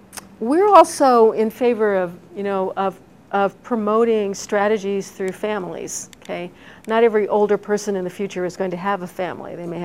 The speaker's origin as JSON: {"language": "English", "town": "Indianapolis", "region": "Indiana", "country": "United States", "tie": "born or raised there", "said": "I grew up in Indianapolis, and it's filled with community, small community organizations like that."}